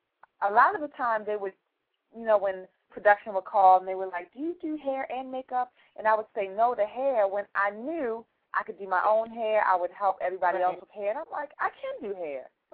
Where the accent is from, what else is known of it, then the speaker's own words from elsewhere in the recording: Baltimore, Maryland, United States; now in Los Angeles, United States; I'm a makeup artist primarily and living out of Los Angeles now. I'm originally from Baltimore